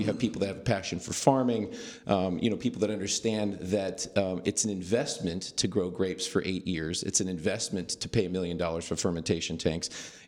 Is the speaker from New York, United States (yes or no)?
no; Madison, Wisconsin, United States; born there; also born or lived in Iowa / New Mexico / Minnesota / New Jersey; now in Napa, United States; So I was born in Madison, Wisconsin. We moved to Iowa, New Mexico, Minnesota, New Jersey, Texas, Arkansas, Spain, back to Texas.